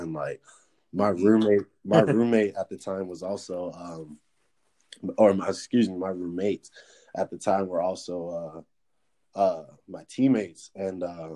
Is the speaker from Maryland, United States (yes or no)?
yes; Maryland, United States; And we're both from Maryland.